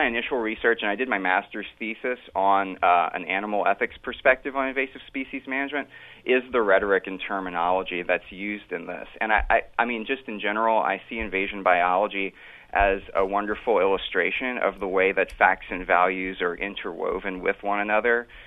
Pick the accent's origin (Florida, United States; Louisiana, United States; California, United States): Louisiana, United States; So I actually got interested in the ethics of invasive species management growing up in South Louisiana, being in areas that were largely surrounded by invasive species such as nutria